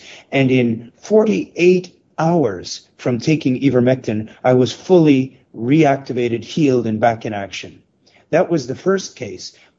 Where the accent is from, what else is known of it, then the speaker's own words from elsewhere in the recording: New Brunswick, Canada; I grew up in New Brunswick, a province in the Atlantic provinces.